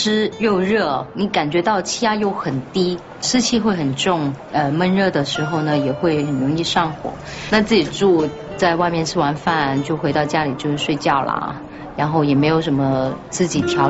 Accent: Guangdong, China; 因为我们广东人就是从小就会喝汤，就好像呼吸那么平常了。

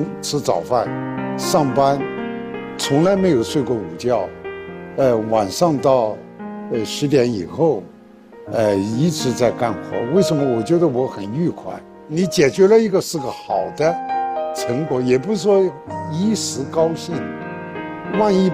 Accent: China; 我觉得其实我可以大胆地说，我们中国人很快就会踏上月球了。

